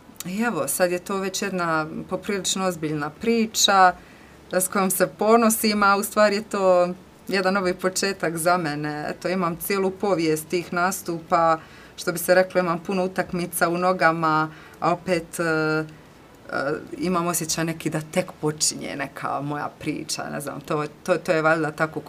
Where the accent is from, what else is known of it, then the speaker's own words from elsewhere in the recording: Dubrovnik, Dubrovnik-Neretva County, Croatia; now in Zagreb, Croatia; ja sam inače rođena u Dubrovniku, ko što ste već čuli, vareških sam korijena, jer su mi roditelji iz Vareša. Odrasla sam u Dubrovniku, a trenutno živim u Zagrebu.